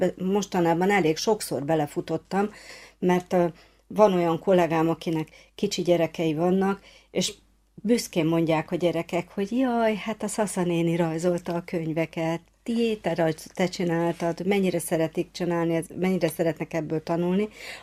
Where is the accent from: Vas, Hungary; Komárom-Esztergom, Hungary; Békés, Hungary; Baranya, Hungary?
Baranya, Hungary; Pécs; born there; moved away as an adult; now in Budapest, Hungary; Pécset születtem, aztán érettségi után Budapestre kerültem, és itt is ragadtam